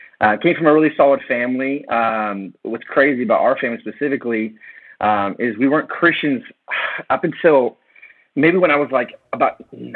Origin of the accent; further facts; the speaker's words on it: Oregon City, Oregon, United States; also born or lived in Portland; But yeah, grew up in Portland, Oregon, and a little town called Oregon City.